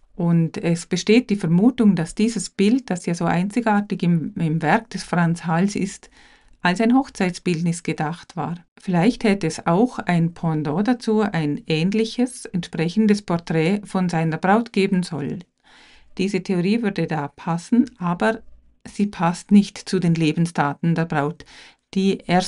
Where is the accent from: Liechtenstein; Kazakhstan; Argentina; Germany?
Liechtenstein; ich als Liechtensteiner Kunsthistorikerin bedauere natürlich, dass es nicht mehr in Liechtenstein ist